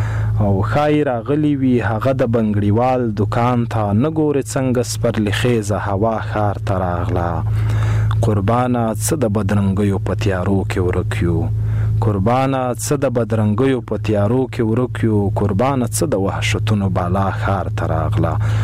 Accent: Khost, Afghanistan; زه د خوست یم، … دلته لوی شوی یم، دلته مې زده کړې کړې دي

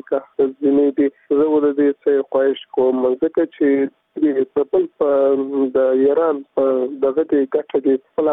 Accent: Farah, Afghanistan; ځکه چې تاسو موږ د فراه یو

